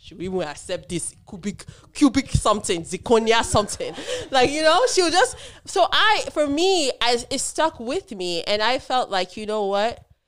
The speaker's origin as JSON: {"language": "English", "region": "Delta", "country": "Nigeria", "said": "I'm from a very patriarchal culture. I'm from a very small tribe in Nigeria. I'm Urhobo. So I'm from Delta State."}